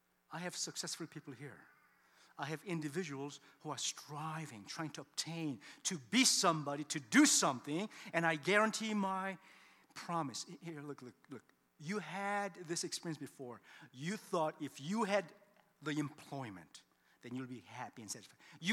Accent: Ann Arbor, Michigan, United States; You know, I grew up in Ann Arbor, Michigan. As an immigrant family, I was the second son.

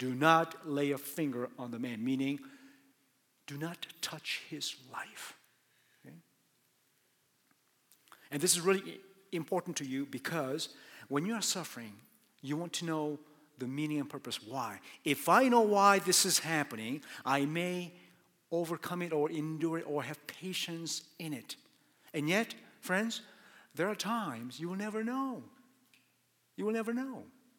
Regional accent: Michigan, United States; See, I'm from Michigan, and Michigan hates Ohio State because Ohio State is the worst rival that we have

